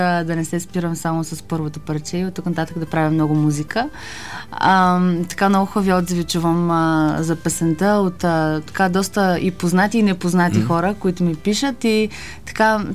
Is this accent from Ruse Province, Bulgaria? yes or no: no; Dobrich, Dobrich Province, Bulgaria; Аз съм от Добрич и още като много малка